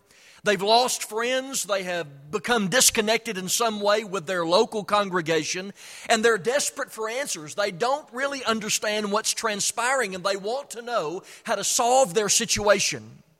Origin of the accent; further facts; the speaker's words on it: Chattanooga, Tennessee, United States; I'm sure it's the case that Charlie has known me longer than I've known him growing up in the Chattanooga area.